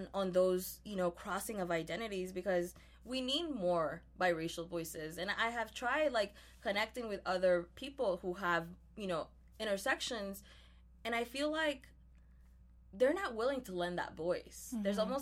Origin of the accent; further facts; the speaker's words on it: Mexico; I'm Mexican. I come from Mexico. Like, that's it.